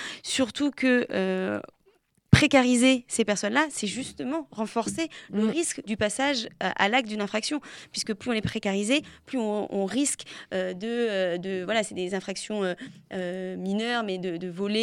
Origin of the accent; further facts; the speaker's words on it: Nantes, Pays de la Loire, France; C'est vrai que comme on est nantais et nantaise, on va déjà en enlever un.